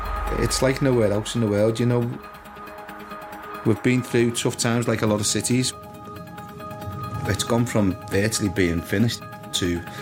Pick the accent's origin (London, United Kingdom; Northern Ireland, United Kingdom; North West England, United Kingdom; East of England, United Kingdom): North West England, United Kingdom; Liverpool; We don't roll over as a city. At a Scouse way, I suppose. There's a saying in Liverpool, I'm not English, I'm Scouse. We do things differently in the city.